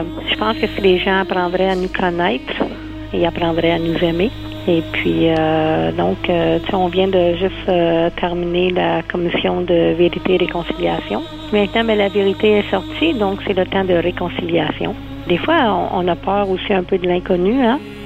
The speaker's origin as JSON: {"language": "French", "town": "Hull", "region": "Quebec", "country": "Canada", "tie": "born or raised there", "said": "Je suis algonquine. Je suis native de Hull."}